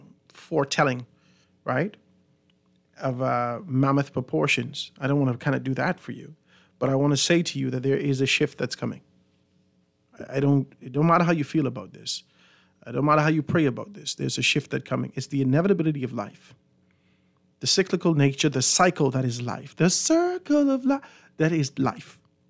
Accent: Grand Bahama, Bahamas; I don't know whether or not his focus or the conversation about Grand Bahama is because he knows I'm from Grand Bahama.

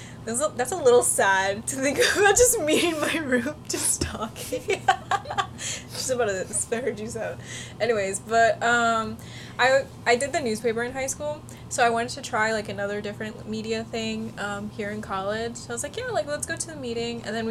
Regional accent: New York, United States; We're from Long Island, which is a very different place than here

